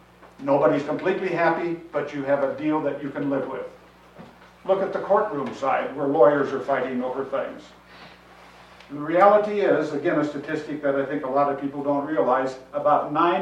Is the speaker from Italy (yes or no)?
no; Minneapolis, Minnesota, United States; I'm from Minneapolis, Minnesota, a first-time Holden visitor. Lutheran by background, targeted to go to St. Olaf, as my whole family did